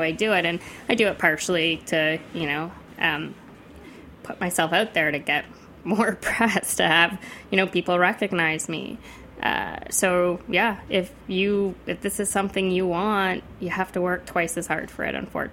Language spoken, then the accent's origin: English; Toronto, Ontario, Canada; born or raised there; moved away as an adult